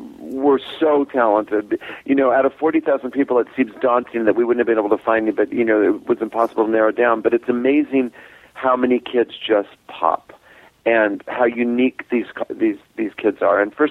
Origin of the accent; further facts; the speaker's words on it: Modesto, California, United States; He's from the Bay Area, and I'm from Modesto.